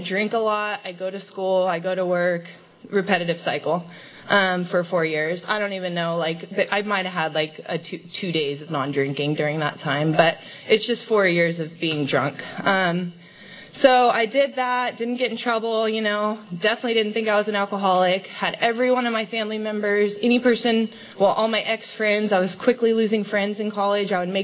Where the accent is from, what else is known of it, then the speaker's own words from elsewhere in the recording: Three Rivers, United States; I'm from Three Rivers. I was born and raised there.